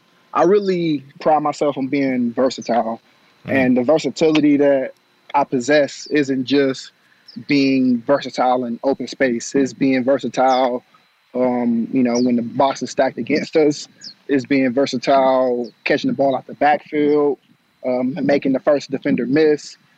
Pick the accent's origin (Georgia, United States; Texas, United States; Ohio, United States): Georgia, United States; Atlanta; also born or lived in Miami; growing up in Atlanta, there aren't any oceans, you know, that I could go to within a 5-6 hour drive. But living in Miami for 3 years, I was 30 minutes away.